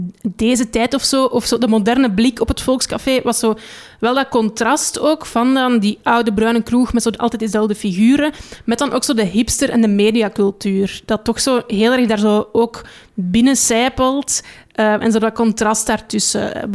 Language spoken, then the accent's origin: Dutch; Leuven, Flemish Brabant, Belgium; Ik ben opgegroeid in Leuven